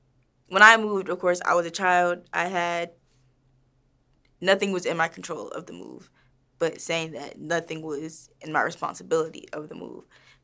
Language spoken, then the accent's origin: English; Atlanta, Georgia, United States; also born or lived in Laurel, Maryland; I was raised, I want to say, halfway in Maryland, and then in sixth grade, I moved to Atlanta. So, like, raised Laurel, but really, like, grew up in Atlanta.